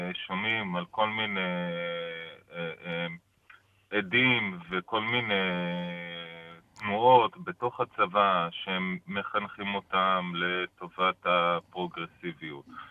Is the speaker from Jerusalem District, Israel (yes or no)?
yes; Beit Shemesh, Jerusalem District, Israel; אני מבית שמש.